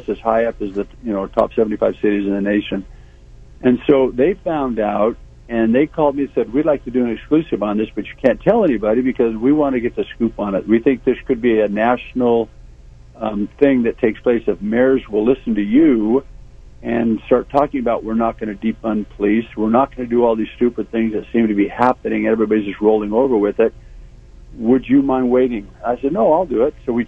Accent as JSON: {"language": "English", "town": "North Las Vegas", "region": "Nevada", "country": "United States", "tie": "born or raised there", "said": "When North Las Vegas was going under, I grew up here, so this is my hometown."}